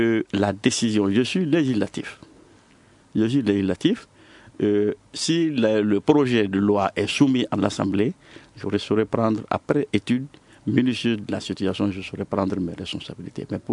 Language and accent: French; Kéniéba, Kayes, Mali; Je suis de Kenyeba.